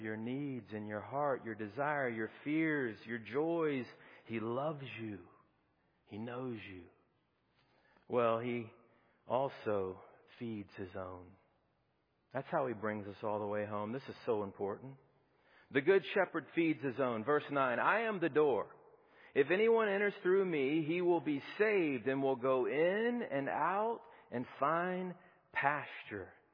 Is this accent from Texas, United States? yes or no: no; Peachtree City, Georgia, United States; You know, growing up in Peachtree City, living on Appleseed Court. Well, my neighborhood was filled up with boys my age.